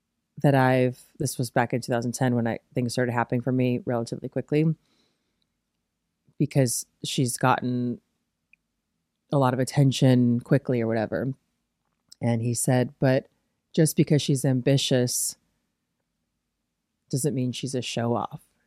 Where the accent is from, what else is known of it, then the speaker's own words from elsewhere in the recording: Midwest, United States; And I guess I'm just like from the Midwest, so I'm never going to try to impress somebody with my knowledge.